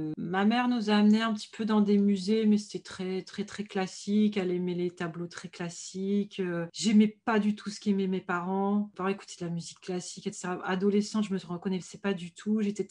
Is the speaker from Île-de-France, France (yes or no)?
no; Nouvelle-Aquitaine, France; Et après, j'ai grandi au Pays Basque essentiellement. Puisqu'on est revenu, mes parents avaient acheté une maison au Pays Basque